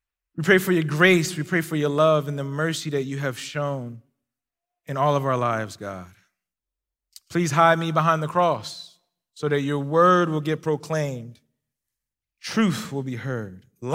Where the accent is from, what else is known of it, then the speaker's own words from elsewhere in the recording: Philadelphia, Pennsylvania, United States; Although I'm not from here, I'm from the East Coast, Philadelphia to be exact, West Philadelphia to be exact.